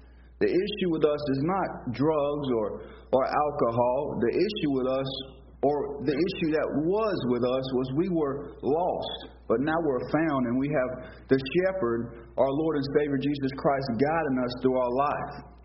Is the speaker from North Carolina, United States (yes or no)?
yes; North Carolina, United States; I'm from North Carolina. I'm 22 years old.